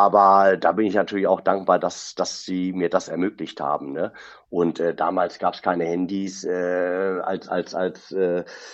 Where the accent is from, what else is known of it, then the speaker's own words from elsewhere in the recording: Dortmund, North Rhine-Westphalia, Germany; ich bin in Dortmund letztendlich groß geworden, muss man so sagen.